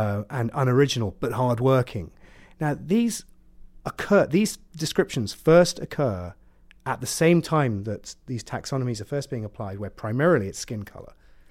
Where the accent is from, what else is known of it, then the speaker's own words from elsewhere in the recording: Ipswich, East of England, United Kingdom; When they say to me, go back to where you came from, I'm from Suffolk, right? I mean, like, I do go back to Ipswich sometimes.